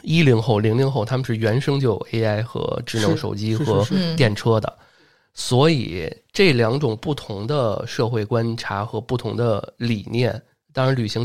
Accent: Northeast China, China; 就是那个大东北我的家乡有一个网友做那爵士版的

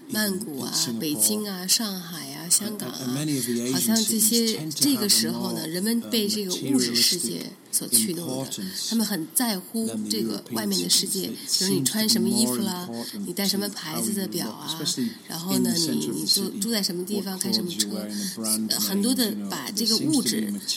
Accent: United Kingdom; now in London, United Kingdom; 就是我作为一个英国人，我就觉得这个城市已经发生了变化了

